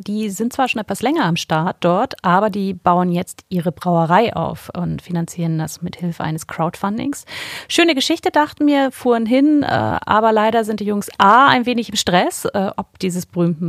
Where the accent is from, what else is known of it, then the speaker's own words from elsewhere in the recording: Kiel, Schleswig-Holstein, Germany; ich komme aus Kiel und kenne diesen Laden ganz gut